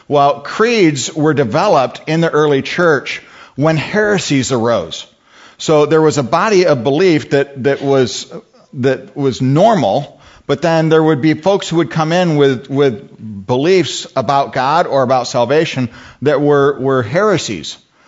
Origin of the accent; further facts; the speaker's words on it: Grand Rapids, Michigan, United States; I was born and raised here in Grand Rapids, left for a number of years with the military, moved back here in 1996.